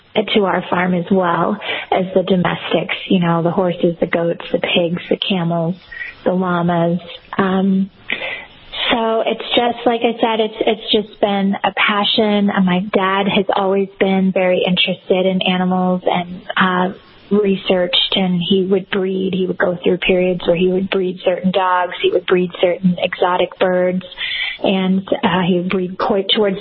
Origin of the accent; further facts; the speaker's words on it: Orlando, Florida, United States; I grew up in Orlando, so we did not have a farm.